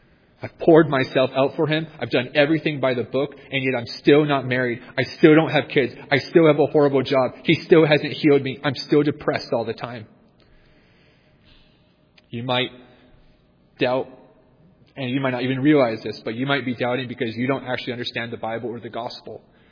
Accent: Ohio, United States; born there; the only reason why I believe this is because I was born into a Christian family in Ohio.

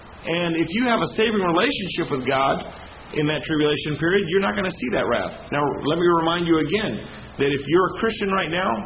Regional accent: Las Vegas, Nevada, United States; Now, when I grew up in Vegas, we used to have a lot of scorpions.

